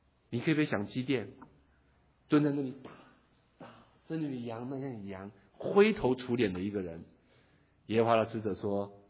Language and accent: Chinese; Taitung, Taitung County, Taiwan; 我从小在台湾生长，而且是在台东一个非常至少在我生 成长的环境，台东还是很淳朴的，到处都是农田。我念的小学周围都是农田